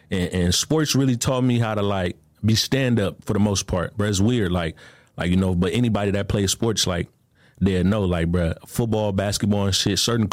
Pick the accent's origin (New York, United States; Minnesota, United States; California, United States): California, United States; Oakland; That's where I grew up in Oakland.